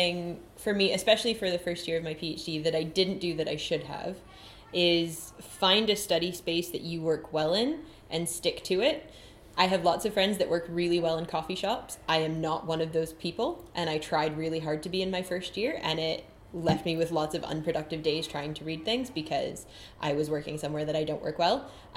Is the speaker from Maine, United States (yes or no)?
yes; Maine, United States; moved away as an adult; now in Edinburgh, United Kingdom; I am originally from Maine, but I have done all of my degrees at Edinburgh, so this is entering my eighth year of living here.